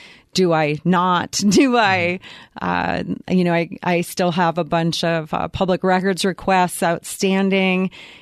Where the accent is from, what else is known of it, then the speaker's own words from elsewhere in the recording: Minneapolis, Minnesota, United States; now in Arizona, United States; I mean, I come from Minneapolis originally.